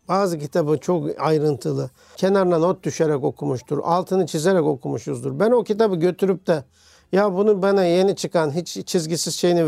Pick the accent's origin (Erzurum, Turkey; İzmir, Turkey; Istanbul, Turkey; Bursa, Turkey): Istanbul, Turkey; Göztepe; Doğdum büyüdüm Göztepe'de. 25 sene oturdum. Evlendim Erenköy'e taşındım.